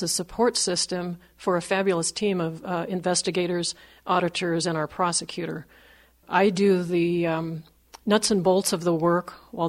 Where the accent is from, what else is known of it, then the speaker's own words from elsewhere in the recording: Western United States, United States; I lived in various places throughout the western United States because of my father's work. I ended up mostly on the West Coast.